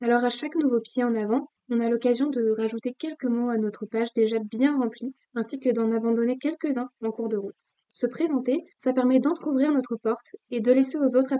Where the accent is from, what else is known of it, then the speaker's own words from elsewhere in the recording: Paris, Île-de-France, France; Alors moi, maintenant, je dis que je viens de Paris. Ce n'est pas là où je suis, mais c'est là d'où je viens.